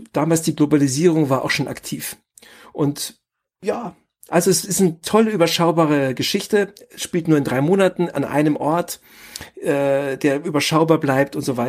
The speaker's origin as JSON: {"language": "German", "region": "Bavaria", "country": "Germany", "tie": "born or raised there", "said": "in Oberbayern, wo ich aufgewachsen bin, da sind wir ja katholisch."}